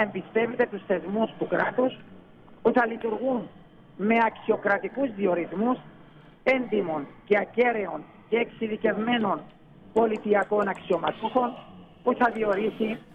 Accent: Greece; εμείς σαν Έλληνες και για πολιτισμικούς λόγους η δημοκρατία θα έπρεπε να είχε πολύ υψηλή θέση στην αντίληψή μας

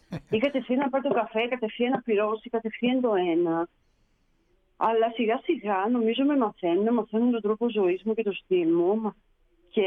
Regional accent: Ikaria, North Aegean, Greece; Δεν ξέρω, επειδή τώρα είμαι και από Ικαρία.

